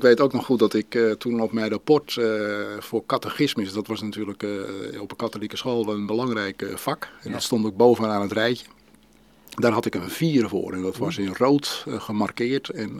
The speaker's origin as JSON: {"language": "Dutch", "town": "Hoorn", "region": "North Holland", "country": "Netherlands", "tie": "born there", "said": "Ik ben geboren in Horen, in het ziekenhuis."}